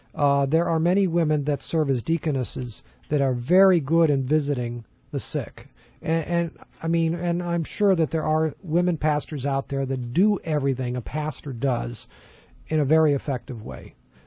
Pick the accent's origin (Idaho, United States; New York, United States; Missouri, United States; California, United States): California, United States; I grew up in California.